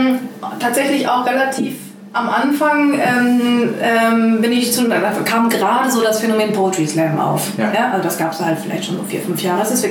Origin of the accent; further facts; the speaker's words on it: North Rhine-Westphalia, Germany; Ich bin halt in Ostwestfalen-Lippe aufgewachsen und habe mich in meiner Teenagerzeit für die Subkultur entschieden.